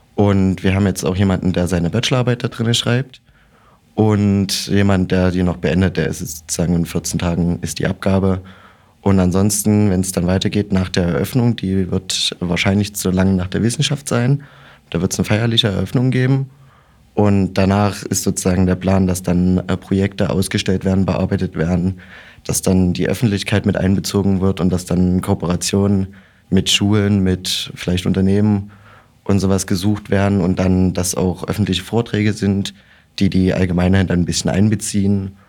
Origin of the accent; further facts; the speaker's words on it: Dresden, Saxony, Germany; ich komme aus Dresden von der Sportschule